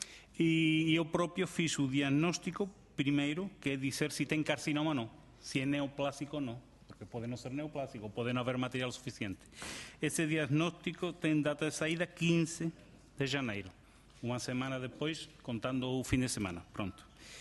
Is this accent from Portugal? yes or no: no; Spain; Portuguese is a second language; Antes conseguíamos em Espanha, eu sou espanhol